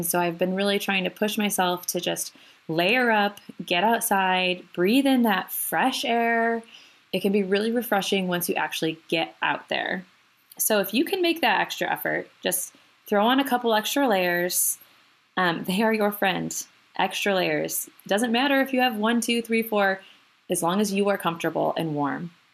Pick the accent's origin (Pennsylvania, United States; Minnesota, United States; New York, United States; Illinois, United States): New York, United States; I grew up in Western New York, in between Rochester and Buffalo.